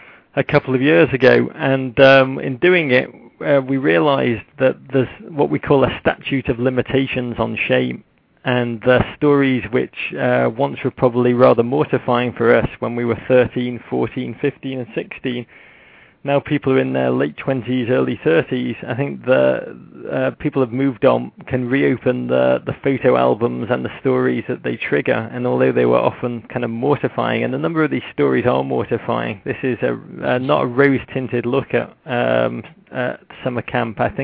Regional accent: Liverpool, North West England, United Kingdom; now in United States; I was born in Liverpool, which was quite a place to grow up. It was very vibrant culturally, but economically it was in the 80s under Mrs. Thatcher.

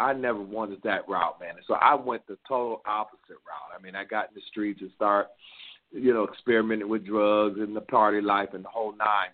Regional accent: Akron, Ohio, United States; I was born and reared in Akron, Ohio, the home of LeBron James

